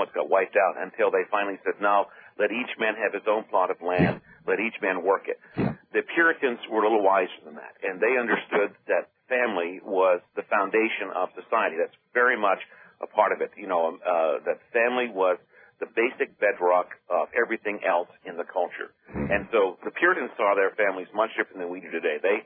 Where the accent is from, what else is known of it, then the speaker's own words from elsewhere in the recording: Maine, United States; I'm from Maine, I grew up in New England.